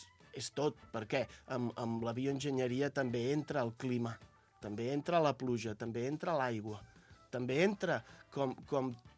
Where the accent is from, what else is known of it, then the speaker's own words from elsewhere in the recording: Catalonia, Spain; jo vaig passar tota la meva infància allà al Montseny i vaig viure molt al bosc.